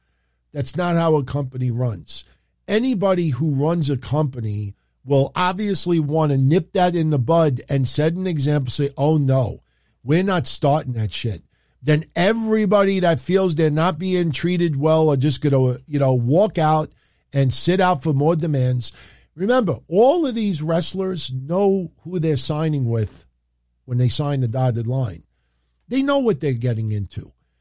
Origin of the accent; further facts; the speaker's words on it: New York, United States; accent: New York; So, yeah, that's my New York accent, Harris.